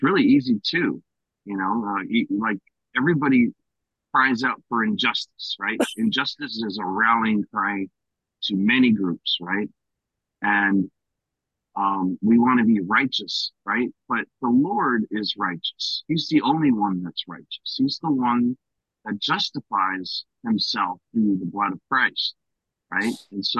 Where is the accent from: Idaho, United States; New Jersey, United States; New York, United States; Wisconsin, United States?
New Jersey, United States; Because I'm from New Jersey. So if somebody, likes to, talk to me in a fashion, then New Jersey comes out.